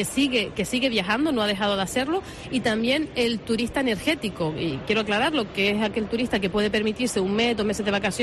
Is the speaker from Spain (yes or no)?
yes; San Bartolomé de Tirajana, Canary Islands, Spain; soy amante de San Bartolomé de Tirajana, soy de aquí, vivo aquí, quiero jubilarme aquí